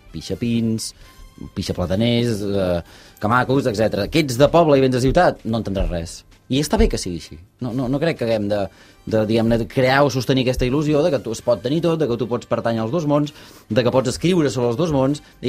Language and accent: Catalan; Barcelona, Catalonia, Spain; Jo sóc de Vallcarca. Doncs què som? Som ciutat o som muntanya? Estem ja al límit.